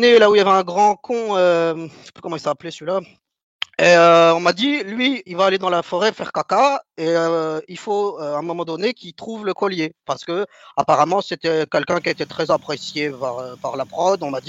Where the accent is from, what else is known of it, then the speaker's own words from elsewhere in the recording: Belgium; parce que je viens de Belgique, ça s'entend peut-être un peu.